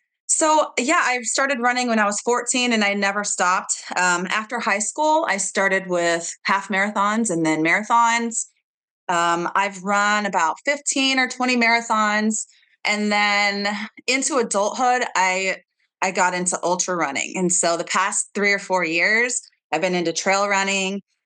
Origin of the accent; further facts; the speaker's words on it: Livermore, California, United States; I grew up in Livermore. So there's Brushy Peak and then there's Lake Del Valle.